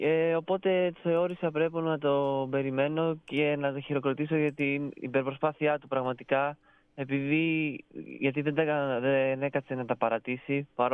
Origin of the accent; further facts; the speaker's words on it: Athens, Attica, Greece; Καταρχήν έρχομαι από Αθήνα, έχω καταγωγή από τη μητέρα μου από την Πάτρα.